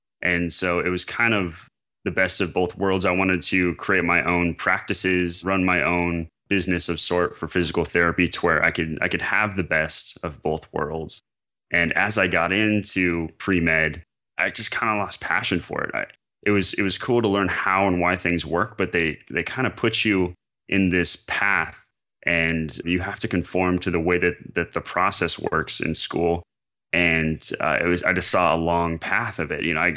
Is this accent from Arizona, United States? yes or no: no; Hood River, Oregon, United States; he's very integrated with the sports community in my hometown, little town, Hood River, out of about an hour out of Portland, Oregon.